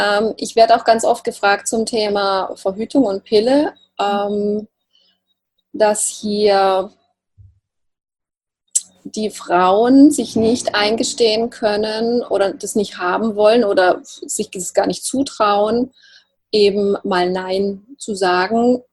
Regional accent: Baden-Württemberg, Germany; accent: Alemannic; Ich komme ja aus dem Alemannischen, aus dem Schwarzwalddorf, deshalb sagen wir

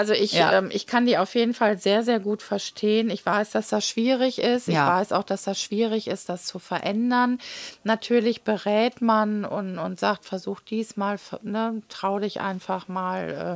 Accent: Münster, North Rhine-Westphalia, Germany; born there; Ich bin ja hier in Münster geboren und war auf der Paul-Gerhardt-Realschule.

